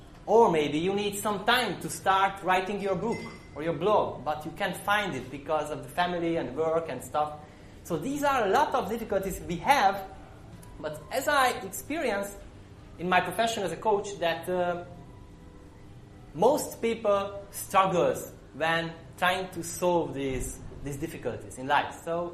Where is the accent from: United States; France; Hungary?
Hungary; from Hungary.